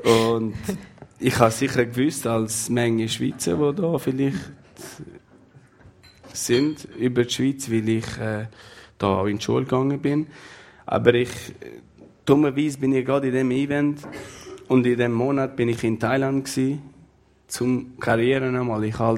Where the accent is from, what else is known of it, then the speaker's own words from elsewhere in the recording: Kosovo; Da hat noch, ich komme aus dem Kosovo, da sind wir irgendwie in Jugoslawien gewesen